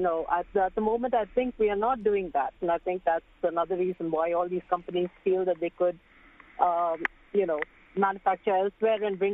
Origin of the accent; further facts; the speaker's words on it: India; now in United States; I'm actually from India, and I've come to this country and I've started my own office.